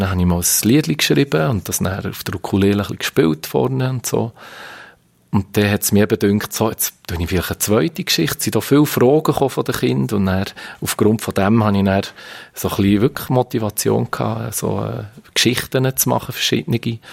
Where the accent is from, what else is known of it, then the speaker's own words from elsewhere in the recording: Balsthal, Solothurn, Switzerland; Dort, wo ich aufgewachsen bin, im Ballstall, Ballstuhl, da gibt es einen schönen Familienweg